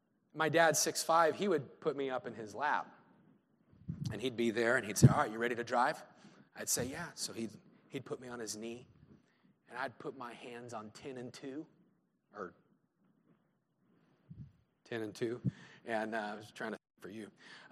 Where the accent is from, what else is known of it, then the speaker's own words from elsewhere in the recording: Greeley, Colorado, United States; we grew up in Greeley, Colorado, farming town.